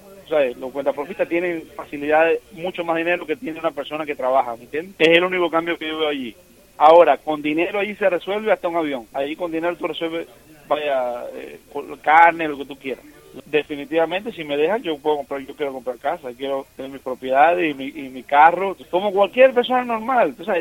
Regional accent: Cuba; born there; Yo no escogí nacer en Cuba. Yo nací en Cuba bajo un sistema que no es el sistema que me gusta a mí

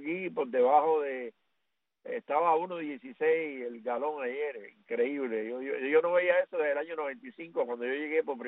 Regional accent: Cuba; now in Indiana, United States; mi pueblo cubano y a ustedes también, hermano.

